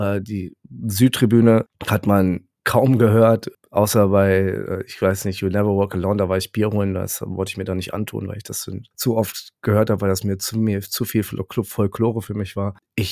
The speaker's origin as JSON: {"language": "German", "region": "North Rhine-Westphalia", "country": "Germany", "said": "ich komme ja aus der Ecke gebürtig"}